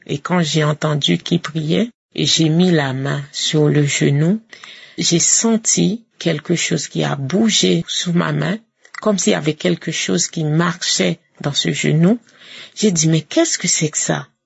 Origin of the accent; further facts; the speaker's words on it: Haiti; now in France; Je suis une Haïtienne qui habite en France.